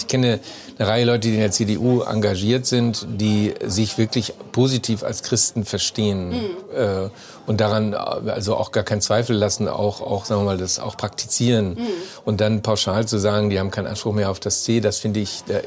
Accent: Hanover, Lower Saxony, Germany; also born or lived in Meppen; Ich bin ja groß geworden in Hannover

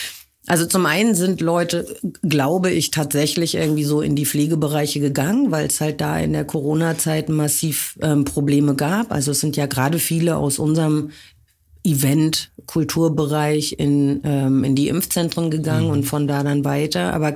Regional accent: West Germany, Germany; Ich komme aus einer Kleinstadt aus Westdeutschland.

